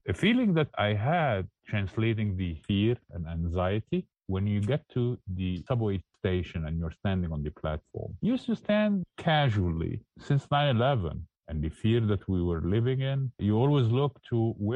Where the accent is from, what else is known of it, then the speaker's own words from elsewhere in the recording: Egypt; As a Muslim, I grew up in Egypt, predominantly a Muslim country, but back then also it was quite a different Islam and a different Egypt.